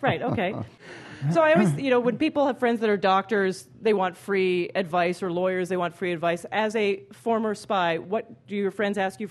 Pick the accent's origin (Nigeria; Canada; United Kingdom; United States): Canada; Like, as a Canadian, can I learn?